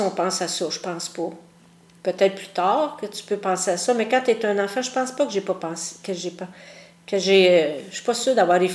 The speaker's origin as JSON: {"language": "French", "town": "Gatineau", "region": "Quebec", "country": "Canada", "tie": "born there", "said": "Dans l'Outaouais. Je suis née à Gatineau."}